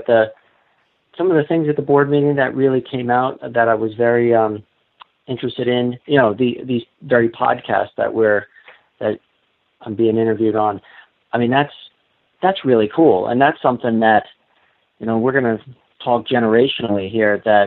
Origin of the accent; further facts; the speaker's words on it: New Jersey, United States; I mean, I grew up in New Jersey learning in the Poconos in Eastern Pennsylvania and the mountains of Northern Jersey.